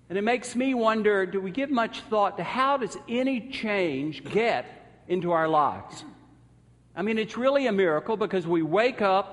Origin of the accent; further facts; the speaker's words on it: the South, United States; Growing up in the South, it was really important to be nice.